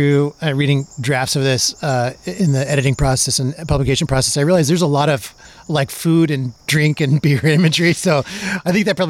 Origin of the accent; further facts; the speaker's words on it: South Dakota, United States; He grew up in Pine Ridge Reservation in South Dakota. It's my home state.